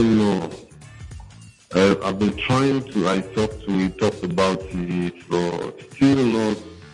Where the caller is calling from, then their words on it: Lagos, Nigeria; Yeah, I'm calling from Lagos.